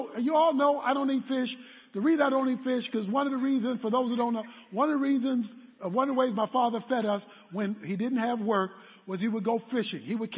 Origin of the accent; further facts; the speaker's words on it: Baltimore, Maryland, United States; Okay, you all know I'm from Baltimore, and we went months sometimes with my father not getting jobs, working on the waterfront.